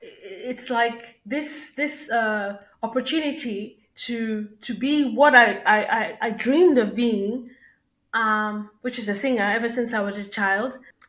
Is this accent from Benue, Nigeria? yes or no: no; Lagos, Nigeria; Growing up in Lagos, Nigeria, we sort of had this middle class upbringing